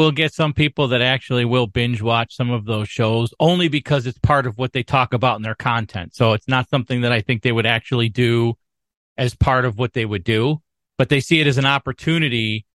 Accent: Rochester, New York, United States; I am from Rochester, New York

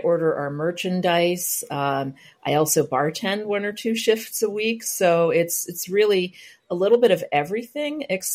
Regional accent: Columbus, Ohio, United States; Once I moved back to my hometown of Columbus, Ohio, I started exploring breweries because so much had changed in the time that I was gone.

